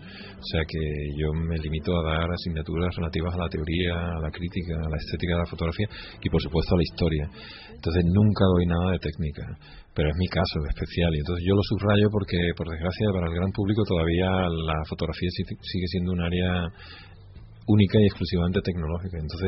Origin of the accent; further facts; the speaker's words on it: Cádiz, Andalusia, Spain; Pero bueno, soy gaditano y me identifico con Cádiz, y vamos, o sea, es que me niego a decir que soy de otro sitio.